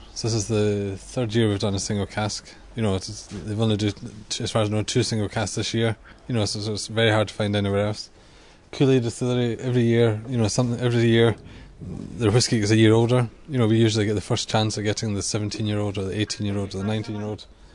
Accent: Scotland, United Kingdom; Well, I'm Scottish myself

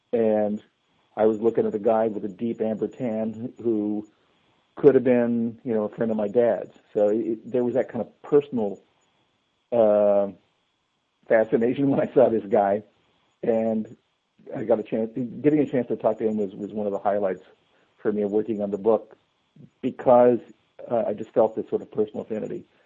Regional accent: Iowa, United States; I'm from Iowa, so I'm familiar with the term farmer's tan.

